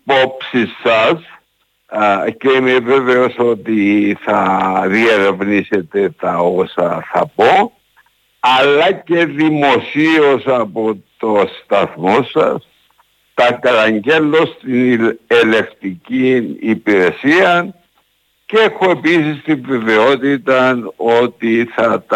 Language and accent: Greek; Kakopetria, Nicosia District, Cyprus; Μετά από 5 χρόνια κάπως αναγκαστικής απουσίας από το χωριό μου την Κακοπετριά, φέτος τον Αύγουστο ήμουν εκεί